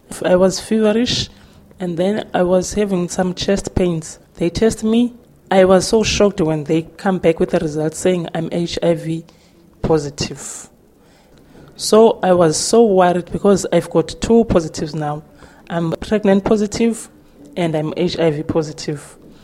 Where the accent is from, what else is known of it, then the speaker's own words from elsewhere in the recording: Lady Frere, Eastern Cape, South Africa; I'm 33 years old. I'm from Transkei in Lady Fred District.